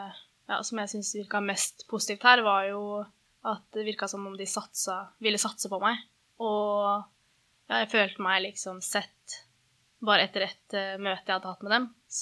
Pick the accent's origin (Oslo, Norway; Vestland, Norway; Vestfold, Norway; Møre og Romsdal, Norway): Oslo, Norway; jeg skulle uansett ha et friår hjemme I Oslo.